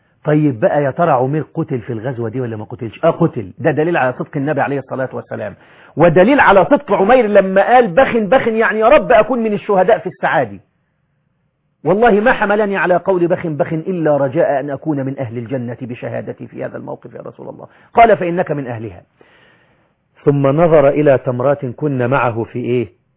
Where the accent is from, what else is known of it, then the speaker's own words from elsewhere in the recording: Egypt; عامل زي عندنا في مصر لما حد يشوف حاجة حلوة كده مع واحد يقول له ايش ايش، عندنا في مصر في الله ايش ايش